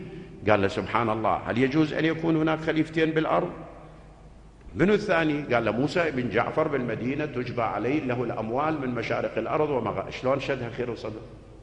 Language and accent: Arabic; Najaf, Najaf Governorate, Iraq; accent: Najafi; كانوا يسموهم بلهجتنا الدارجة بالنجف